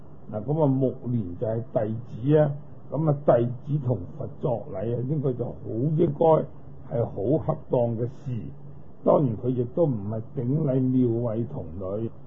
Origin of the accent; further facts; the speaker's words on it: Guangdong, China; accent: Cantonese; 如果以我哋廣東話嚟講啦